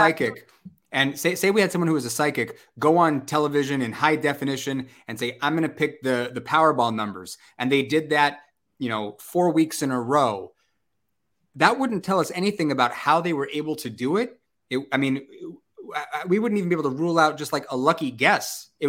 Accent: Chula Vista, California, United States; I grew up in Chula Vista. So, you know, been to the Whaley House, been up to the Point Loma Lighthouse and done the tours and stuff.

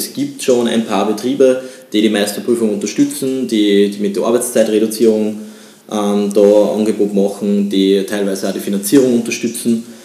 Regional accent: Austria; dass das Bildungssystem zwar nicht schlecht ist bei uns in Österreich

